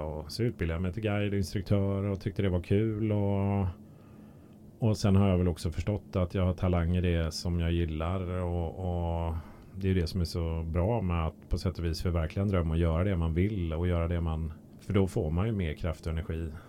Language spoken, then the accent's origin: Swedish; Gothenburg, Västra Götaland County, Sweden; själv växte jag upp i Göteborg där det räckte att det var minus 13 när västanvinden låg på